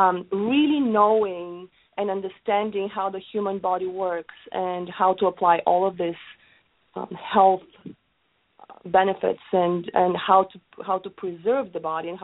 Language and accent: English; Bulgaria; I'm originally from Bulgaria, so our lifestyle is a little bit different. Our nutrition is different, very, very active lifestyle.